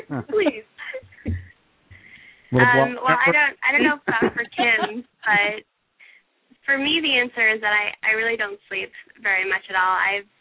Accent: New York, United States; Well, I'm a New Yorker. What can I say?

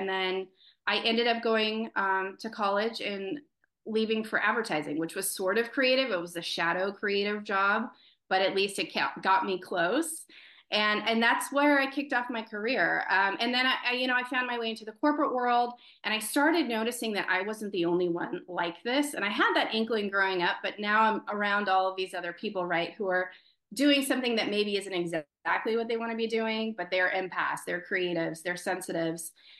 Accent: Ireland; I'm Irish

